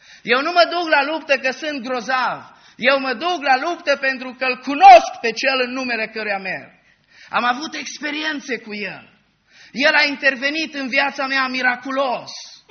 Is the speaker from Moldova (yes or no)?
no; Banat, Romania; Știți, ca și mulți dintre dumneavoastră, și eu sunt bănățean și unul din lucrurile care se spune despre bănățeni este că sunt mândri.